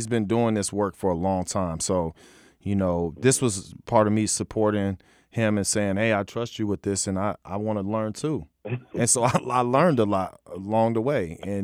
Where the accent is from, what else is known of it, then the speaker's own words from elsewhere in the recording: Waterloo, Ontario, Canada; heavy number of hoodies to be circulating around small Waterloo, which is my hometown and Jason's, you know, high school.